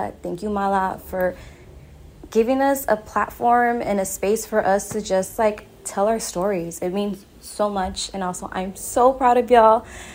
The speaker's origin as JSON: {"language": "English", "town": "Los Angeles", "region": "California", "country": "United States", "said": "I'm from South Central Los Angeles, the 323. More specific, I live in Watts."}